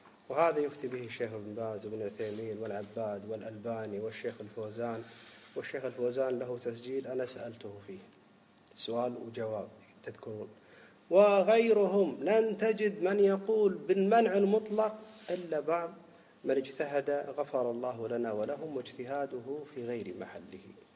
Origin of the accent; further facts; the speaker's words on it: Kuwait; وهذا واقع حتى عندنا في الكويت